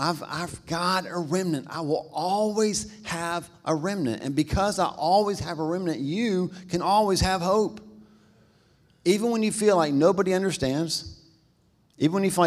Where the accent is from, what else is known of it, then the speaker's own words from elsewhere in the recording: Albemarle, North Carolina, United States; I'm from Albemarle, right? There's no waiting in Albemarle for anything, pretty much.